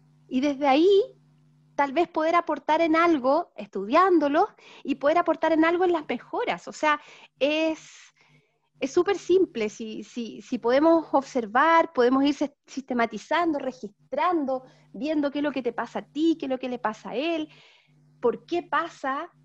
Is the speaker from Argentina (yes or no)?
no; Chile; yo siento que nosotros, como chilenas, chilenos, tenemos una cultura particular